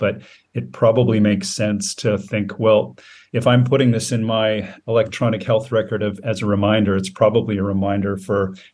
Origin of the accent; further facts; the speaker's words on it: Steinbach, Manitoba, Canada; a family physician that I comes from my hometown. She delivers a lot of babies in Steinbeck, Manitoba.